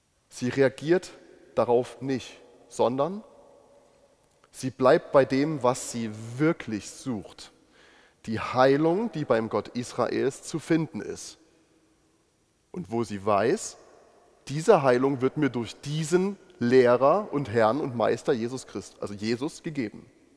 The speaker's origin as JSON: {"language": "German", "region": "Saxony", "country": "Germany", "tie": "born or raised there", "said": "die ich als Kind in der Nachwendezeit in meiner sächsischen Heimat gehört habe."}